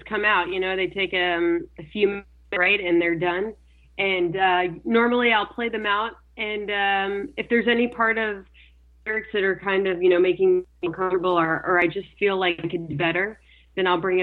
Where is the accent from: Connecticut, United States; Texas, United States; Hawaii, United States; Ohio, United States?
Texas, United States; You know, I grew up in Texas, and I grew up in a family who didn't have the financial means to provide any sort of instruction.